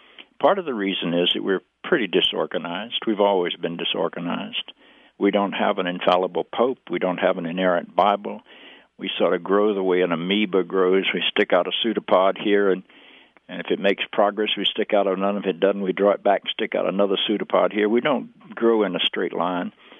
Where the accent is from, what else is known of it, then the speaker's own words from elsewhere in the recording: North Carolina, United States; And when I grew up in North Carolina, we didn't have any homosexual people.